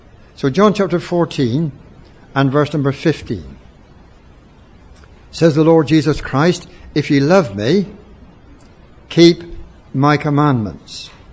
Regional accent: England, United Kingdom; now in Wales; So I simply say I'm an Englishman lately gone to Wales.

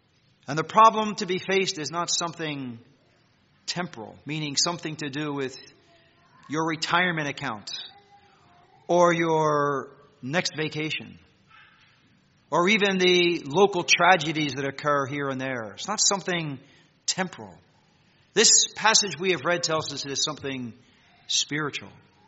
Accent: United States; Likely you can tell by my accent, or my lack of a Canadian accent, that I come from across the border.

